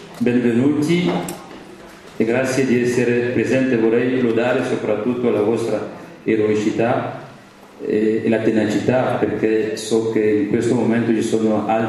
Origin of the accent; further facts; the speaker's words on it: Cameroon; vengo dal Camerun, ho lavorato in questa zona per 4 anni con voi.